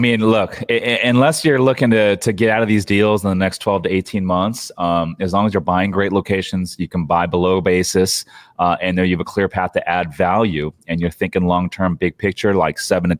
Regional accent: San Clemente, California, United States; It's in a great market, San Clemente, California, my hometown, and it's got ocean views.

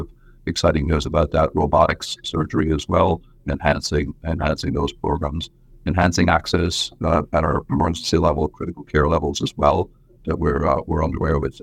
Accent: Brooklyn, New York, United States; accent: a little bit of a brogue, a little bit of Brooklyn; also born or lived in Ireland; I was born in Ireland, but I grew up in Brooklyn. If it sounds a little bit, if my accent is a little bit of a brogue, a little bit of Brooklyn, but I was born on a farm, a dairy farm

